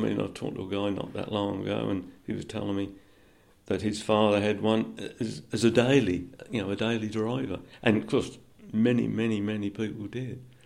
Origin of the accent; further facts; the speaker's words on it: United Kingdom; I suppose I'm proud of being British